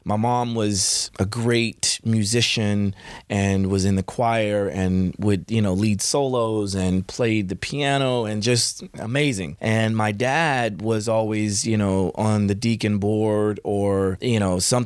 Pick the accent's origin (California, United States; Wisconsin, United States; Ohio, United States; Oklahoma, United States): Oklahoma, United States; Chandler; My childhood, I grew up in Chandler, Oklahoma.